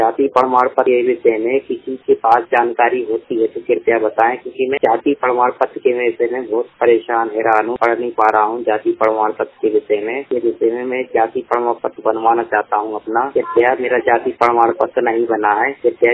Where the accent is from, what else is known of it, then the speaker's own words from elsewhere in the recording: Bhopal, Madhya Pradesh, India; मैं भोपाल जिले का रहने वाला हूँ।